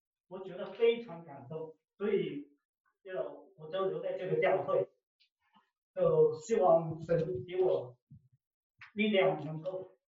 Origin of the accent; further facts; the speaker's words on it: Shanghai, China; now in United States; 我是从上海来的，只是我来美国已经很久很久了。我是从东岸那边搬过来的